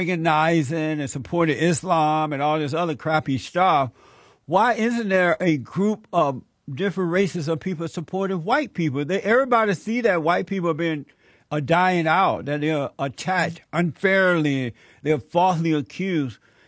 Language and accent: English; Alabama, United States; I grew up on a plantation in Alabama. I was born in Alabama. I was raised under the Jim Crow laws.